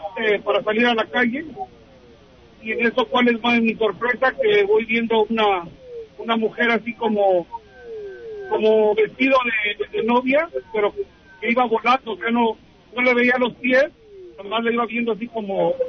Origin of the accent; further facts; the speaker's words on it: Puebla, Mexico; yo tenía la edad de como de 15 años, estaba yo ya en México. Yo soy del estado de Puebla, de Vero, Puebla.